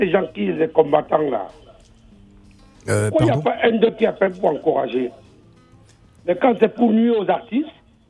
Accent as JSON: {"language": "French", "country": "Cameroon", "said": "Mais je suis un Camerounais, je suis même pas congolais."}